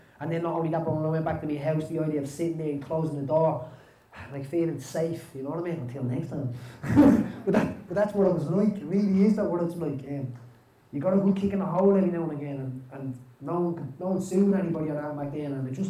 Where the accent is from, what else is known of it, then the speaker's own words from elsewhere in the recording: Cork, Munster, Ireland; from Cork, so it probably wouldn't be my first county to pick something